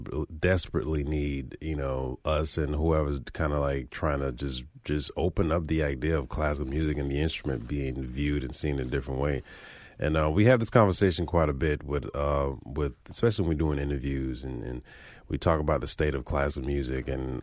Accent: Florida, United States; even with the place that we're from South Florida, Broward County, and even the school that we grew up playing, they don't have string programs.

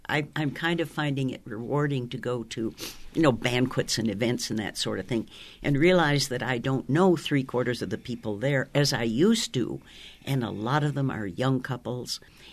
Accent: Madison, Wisconsin, United States; now in Missoula, United States; I was born and brought up in Madison, Wisconsin, a university town, lovely town.

